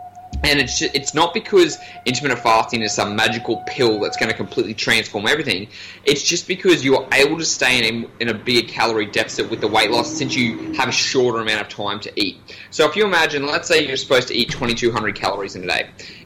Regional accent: Australia; accent: Australian; So I'm from Australia. I'm from the top part of Australia, which is not as civilized as the bottom part. So we're a bit more country up there.

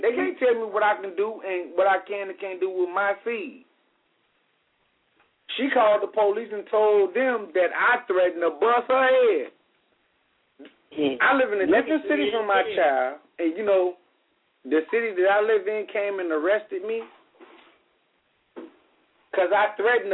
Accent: Woodlawn, United States; I was born and raised in Woodlawn.

